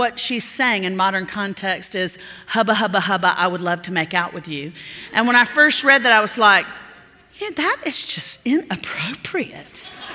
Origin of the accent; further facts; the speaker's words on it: the South, United States; I grew up in the South, it's probably evident, and my mama was extremely conservative.